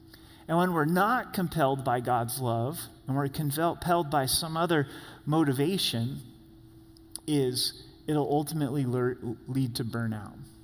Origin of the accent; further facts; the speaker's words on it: Oregon, United States; We grew up in Southern Oregon, and you mow the lawn a lot there, a lot more than Colorado.